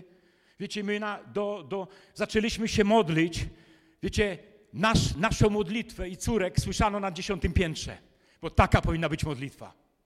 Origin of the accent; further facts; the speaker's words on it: Warmian-Masurian Voivodeship, Poland; ja pochodzę z Mazur.